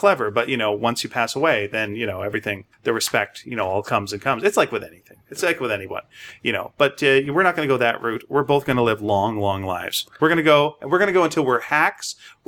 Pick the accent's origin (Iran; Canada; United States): Canada; Because you know what? We're Canadian, and as has now been revealed, we're all real high on the dope.